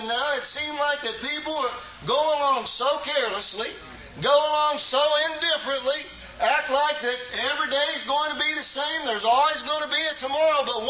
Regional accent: Ohio, United States; I'm from Ohio.

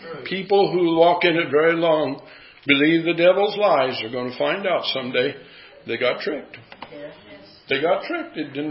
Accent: Iowa, United States; I grew up in Iowa.

